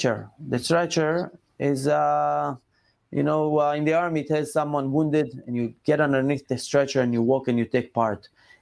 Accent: Gush Katif, Gaza Strip, Palestine; When I grew up in Gush Katif, any time that there was a terrorist attack, I had a small backyard

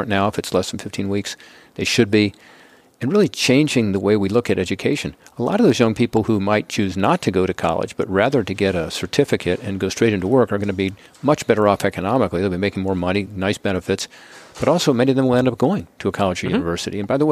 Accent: Cincinnati, Ohio, United States; I have a bridge in my hometown of Cincinnati.

